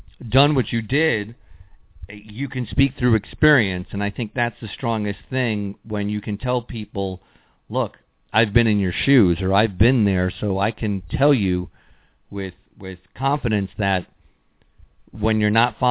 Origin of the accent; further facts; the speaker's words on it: Connecticut, United States; moved away as an adult; now in Tampa, United States; And then as soon as I could, I left my hometown of Connecticut and I moved to Tampa, Florida, and I became a full-time musician.